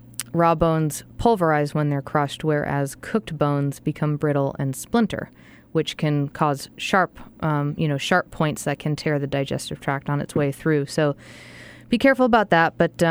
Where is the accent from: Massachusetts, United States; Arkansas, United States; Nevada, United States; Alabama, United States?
Massachusetts, United States; from Southampton, England to Plymouth, Mass., my home state